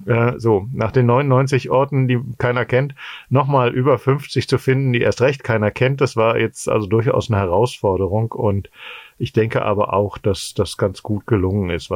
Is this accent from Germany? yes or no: yes; Goslar, Lower Saxony, Germany; Ich bin in Goslar geboren. Ich bin also Urgoslerscher, um das mal so auszudrücken, und lebe halt hier schon bis auf die Jahre, die man halt studientechnisch woanders war, in Göttingen zum Beispiel, lebe ich halt hier im Harz und auch in und bei Goslar.